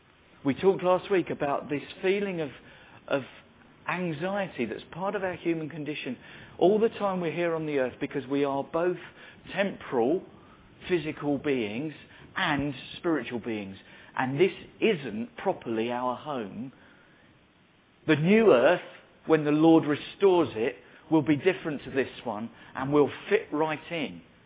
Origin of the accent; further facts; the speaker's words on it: South East England, United Kingdom; I come from Surrey. So I sort of belong to Surrey, which was really difficult.